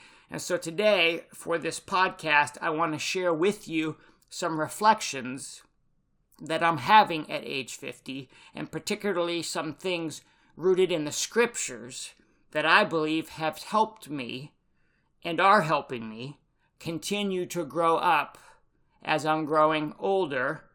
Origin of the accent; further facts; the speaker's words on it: Takoma Park, Maryland, United States; born there; Well, I was born in Tacoma Park, Maryland on November 20, 1971 at 6:57 a.m.